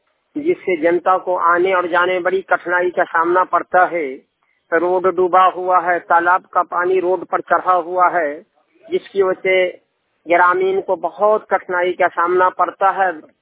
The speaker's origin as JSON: {"language": "Hindi", "region": "Bihar", "country": "India", "said": "मौजे सिंघासो टोला छछुआ ward number 8 थाना बिस्फी जिला मधुबनी का निवासी हूँ।"}